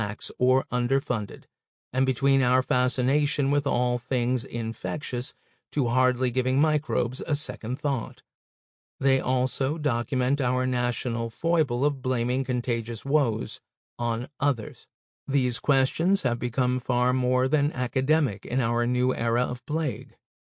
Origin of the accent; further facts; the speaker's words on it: Michigan, United States; Governor Gretchen Whitmer, Democrat of Michigan, declared a state of emergency in my home state in response to the pandemic.